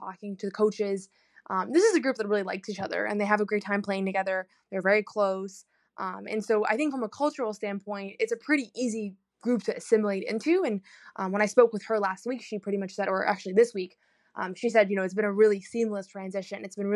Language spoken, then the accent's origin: English; Boston, Massachusetts, United States; growing up in Boston